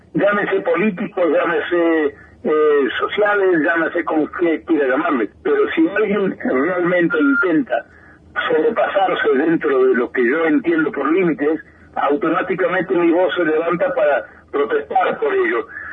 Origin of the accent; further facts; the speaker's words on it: Tucumán, Argentina; esta vez en mi país de origen, en la ciudad de Tucumán